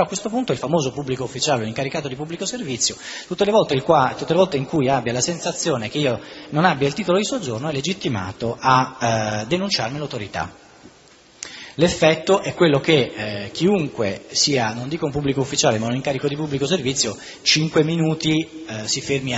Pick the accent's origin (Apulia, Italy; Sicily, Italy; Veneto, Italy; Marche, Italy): Sicily, Italy; Mi sono laureato a Napoli, ma sono siciliano, per cui chiedo scusa ai napoletani per l'accento.